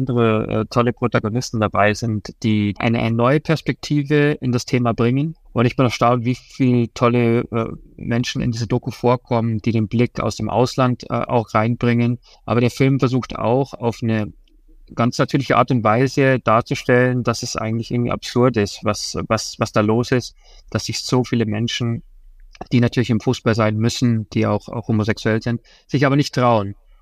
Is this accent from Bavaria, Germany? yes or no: yes; Forstinning, Bavaria, Germany; also born or lived in Munich; ich bin in München geboren, in Fastening aufgewachsen. Ich bin da sehr, sehr gerne